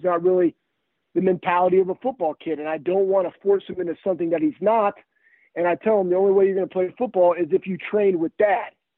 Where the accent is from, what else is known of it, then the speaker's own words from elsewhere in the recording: Texas, United States; also born or lived in Iowa; So I was born in Iowa. My dad was a college and high school football coach, and then moved to Texas when I was young, probably about three. So just kind of grew up there